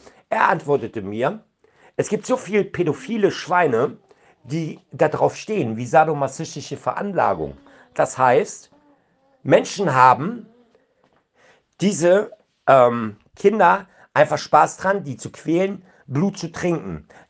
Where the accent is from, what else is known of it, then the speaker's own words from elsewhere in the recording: Berlin, Germany; born there; now in Bremen, Germany; ich bin kein Bremer, ich komme aus Berlin gebürtig, Berlin-Mitte geboren.